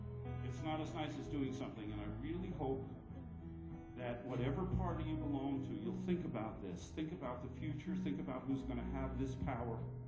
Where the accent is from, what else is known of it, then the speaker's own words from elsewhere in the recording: United States; I was raised in the United States where we had something called habeas corpus that set us apart from police states.